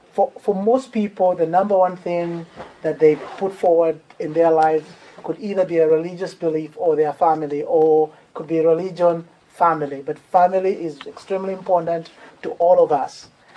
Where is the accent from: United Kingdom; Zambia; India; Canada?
Zambia; now in United States; I grew up in Zambia, and that's in Southern Africa.